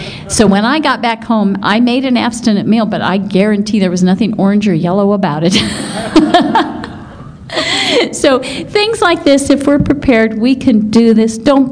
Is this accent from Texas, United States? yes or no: no; Colorado, United States; I'm from Colorado